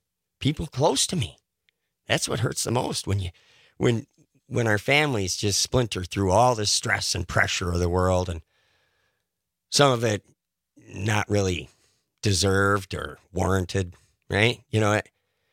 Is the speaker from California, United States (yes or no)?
no; Madison, Wisconsin, United States; born there; Actually, I was born right here in Madison. Yeah, good year, 1961.